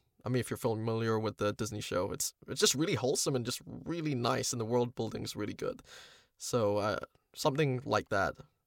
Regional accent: New Zealand; I'm a Filipino voice actor based in New Zealand. And let's see. By ethnicity, I'm Filipino, but in terms of nationality, I'm a Kiwi. That's why my accent's like got a bit of a lilt.

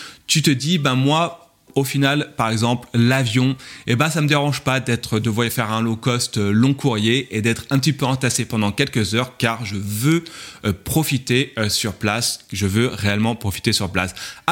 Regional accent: France; Tu pars de Paris, hein, je suis français

